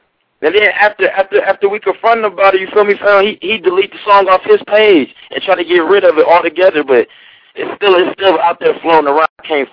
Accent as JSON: {"language": "English", "town": "Lima", "region": "Ohio", "country": "United States", "said": "I'm from Lima, Ohio, fam. About an hour south of Toledo."}